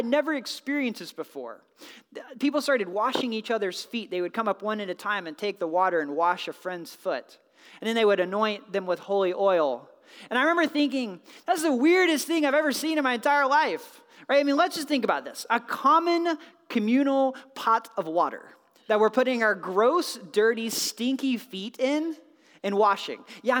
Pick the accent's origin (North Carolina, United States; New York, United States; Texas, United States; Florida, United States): North Carolina, United States; I had just moved from North Carolina to Wisconsin, and I grew up Southern Baptist in the Bible Belt.